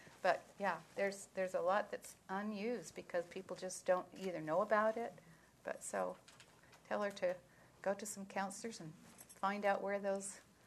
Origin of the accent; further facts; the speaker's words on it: Utah, United States; This is my home state. I'm very proud. I'm not embarrassed to be from Utah.